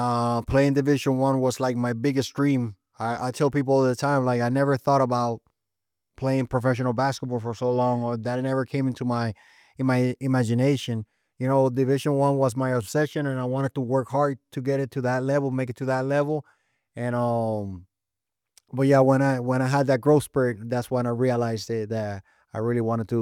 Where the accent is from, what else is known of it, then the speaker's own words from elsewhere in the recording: Bayamon, Puerto Rico; I grew up in Bayamon, Puerto Rico, which is a city close to San Juan, like 15 minutes away.